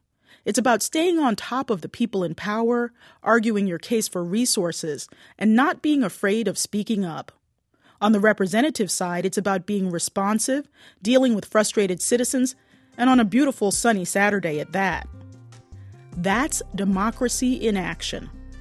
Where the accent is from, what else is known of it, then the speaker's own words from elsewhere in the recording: Baltimore, Maryland, United States; Well, I'm from Baltimore, not the part that looks like The Wire. The house I grew up in has a wide lawn planted with flowers and a backyard filled with fruit trees and vegetable beds.